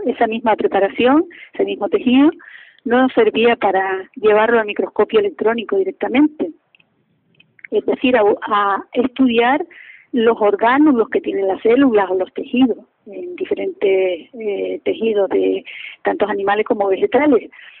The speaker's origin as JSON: {"language": "Spanish", "region": "Canary Islands", "country": "Spain", "said": "he sabido, como buena canaria, salir de la jaula, volar y irme a otro sitio."}